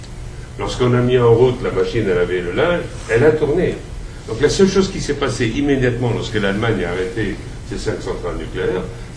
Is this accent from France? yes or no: no; Switzerland; Chez nous, en Suisse, on a de véritables problèmes.